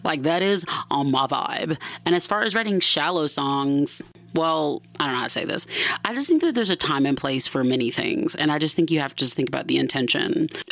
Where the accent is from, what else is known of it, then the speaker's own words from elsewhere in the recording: Lithonia, Georgia, United States; under the name … which is the small town I grew up in Georgia.